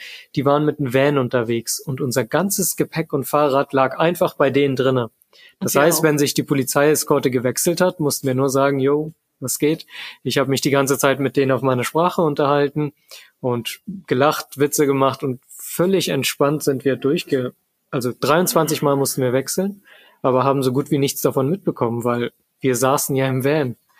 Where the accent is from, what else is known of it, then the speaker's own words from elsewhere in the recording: Germany; Ich bin Deutscher.